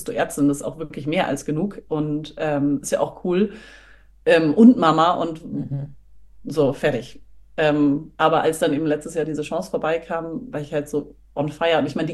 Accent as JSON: {"language": "German", "town": "Munich", "region": "Bavaria", "country": "Germany", "said": "Ich bin aus München"}